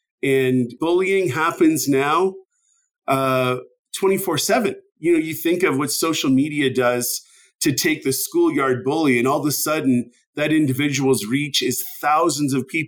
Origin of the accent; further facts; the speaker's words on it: Canada; I'm originally from Canada